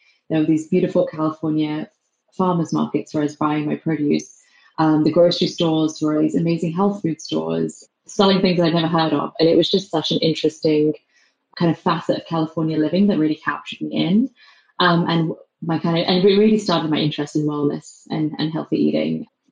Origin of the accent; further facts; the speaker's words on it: England, United Kingdom; accent: English; moved away as an adult; now in San Francisco, United States; Despite my English accent, I'm actually in San Francisco. I have been here for 10 years.